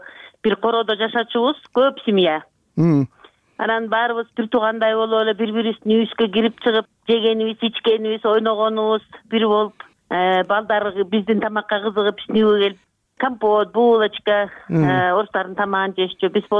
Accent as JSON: {"language": "Kyrgyz", "town": "At-Bashy", "region": "Naryn Region", "country": "Kyrgyzstan", "tie": "born or raised there", "lives_now": "Naryn, Kyrgyzstan", "said": "Өзүм туу ат башта туулуп өскөм."}